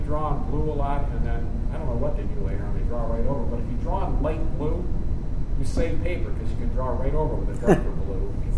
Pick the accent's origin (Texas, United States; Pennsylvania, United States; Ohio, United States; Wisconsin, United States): Ohio, United States; I never saw it because I'm from Ohio.